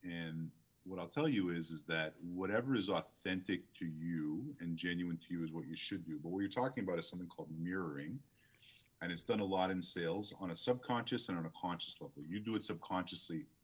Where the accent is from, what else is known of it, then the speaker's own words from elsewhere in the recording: Montreal, Quebec, Canada; Growing up in Montreal was a unique experience in that it's the most Europeanized North American city.